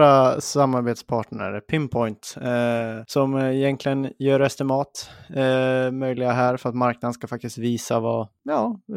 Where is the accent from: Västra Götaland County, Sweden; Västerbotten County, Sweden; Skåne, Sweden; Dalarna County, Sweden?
Dalarna County, Sweden; accent: Dalecarlian; now in Stockholm, Sweden; Jag har assimilerat lite mer till Stockholm än vad en dalmål skulle säga, att jag pratar dalmål igen.